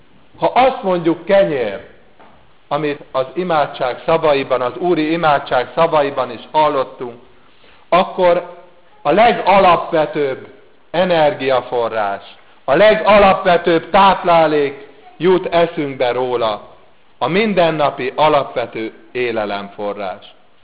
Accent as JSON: {"language": "Hungarian", "country": "Hungary", "said": "hogy néha még meg is köptödnek minket, csak azért, mert magyarok vagyunk."}